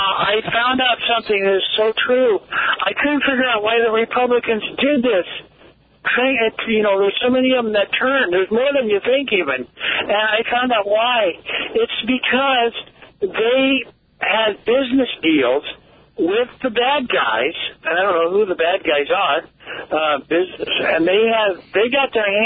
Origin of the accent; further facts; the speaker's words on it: Missouri, United States; Because I'm a fighter, I'm from Missouri